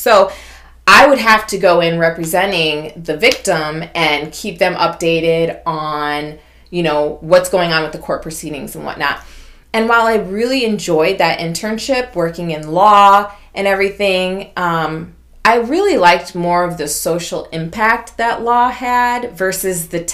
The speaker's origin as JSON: {"language": "English", "country": "Jamaica", "tie": "born there", "said": "I was born in Jamaica, okay?"}